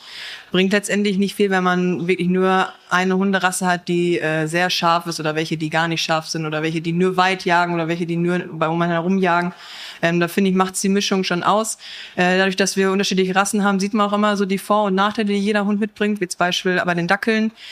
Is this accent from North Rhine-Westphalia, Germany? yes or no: yes; Paderborn, North Rhine-Westphalia, Germany; Ja, ich bin 25 Jahre alt. Ich komme aus Paderborn, also hier nicht weit von Dortmund.